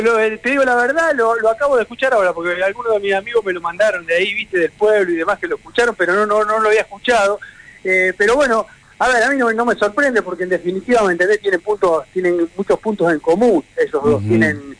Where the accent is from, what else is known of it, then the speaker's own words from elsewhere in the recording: Rosario, Santa Fe, Argentina; Soy de Rosario, yo estoy radicado acá en Rosario, hace mucho tiempo que hicimos base acá con mi señora